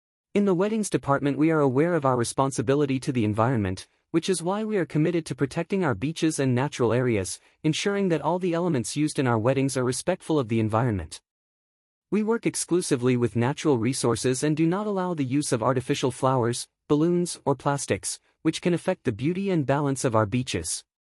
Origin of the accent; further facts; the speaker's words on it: Mexico City, Mexico; I'm from Mexico City and I'm about to complete 2 years at Princess Riviera Maya.